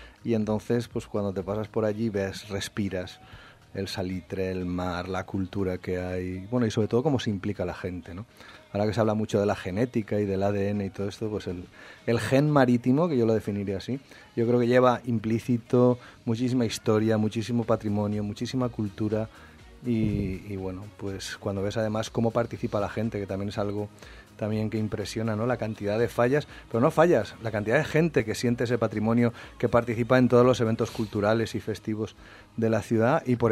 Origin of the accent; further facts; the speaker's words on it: Valencian Community, Spain; somos los valencianos